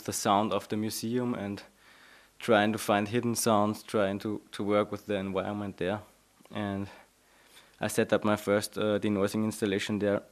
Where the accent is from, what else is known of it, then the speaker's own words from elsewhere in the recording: Linz, Upper Austria, Austria; a museum in my hometown Linz approached me to do an exhibition there